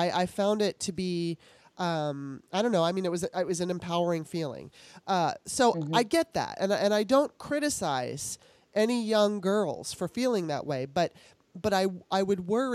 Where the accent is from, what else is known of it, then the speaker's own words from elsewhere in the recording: Los Angeles, California, United States; I mean, I just know that growing up in Los Angeles and being in the, you know, entertainment industry, it fucked me up.